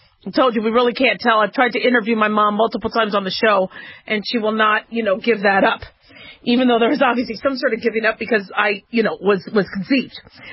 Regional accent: Los Angeles, California, United States; born there; And then I was born in Los Angeles.

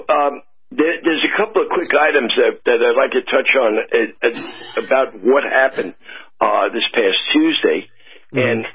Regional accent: Staten Island, New York, United States; I mean, in my hometown of Staten Island, we had a Republican congressman

